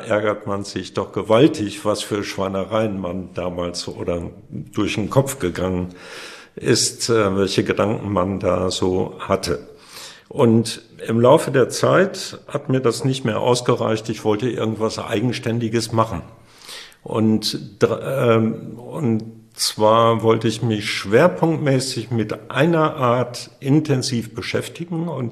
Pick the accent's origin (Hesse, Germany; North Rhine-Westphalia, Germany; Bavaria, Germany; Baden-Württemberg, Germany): North Rhine-Westphalia, Germany; Ich komme gebürtig aus Münsterland, aus dem Kreis Warendorf.